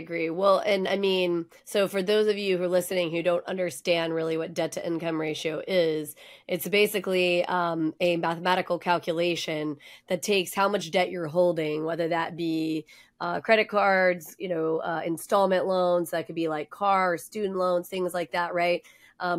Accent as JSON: {"language": "English", "region": "Texas", "country": "United States", "said": "I don't know if it's because I'm a Texan or because it's just part of my identity."}